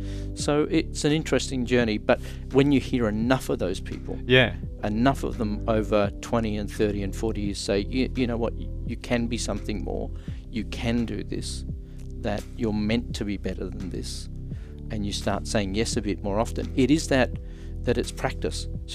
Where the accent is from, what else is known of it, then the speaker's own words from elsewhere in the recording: Western Australia, Australia; I grew up in the Pilbara, so I loved getting out in the bush and exploring